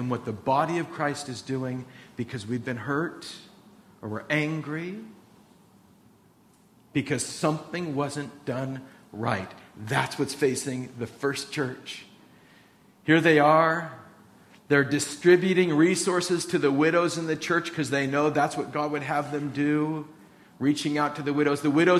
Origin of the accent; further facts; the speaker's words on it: California, United States; I come from Orange County, got saved at Calvary Chapel Costa Mesa, a church of 20,000 people.